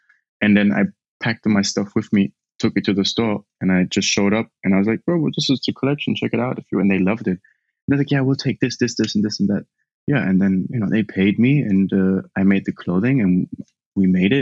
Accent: Germany; growing up in Germany, you know, and I had, like, a black mom and a white dad, and I had kind of, like, light skin but curly hair, and I spoke better English than I spoke German

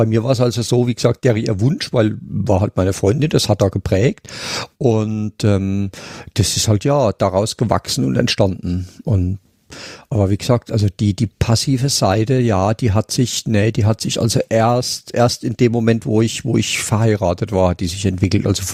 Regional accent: Hauenstein, Rhineland-Palatinate, Germany; moved away; also born or lived in Heidelberg; wir mussten dann umziehen, weil die Schuhfabriken gingen alle pleite da hinten in Hauenstein, wo ich her bin in der Pfalz. Und meine Mutter hat dann ein Schuhgeschäft in Heidelberg übernommen und dann bin ich nach Heidelberg gekommen.

